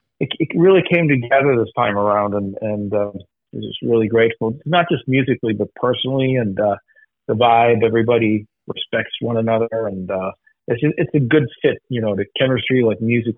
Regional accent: Sweden; English is a second language; now in Los Angeles, United States; I live in Los Angeles since 31 years. And but I was born and raised in Sweden. So my family's here.

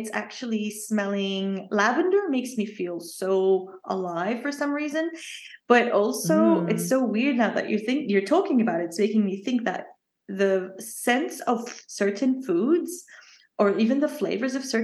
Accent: Jordan; I grew up in the Middle East. And at the time and the upbringing that we had at home, it was quite like an impossible dream for me to even think about traveling or leaving Jordan

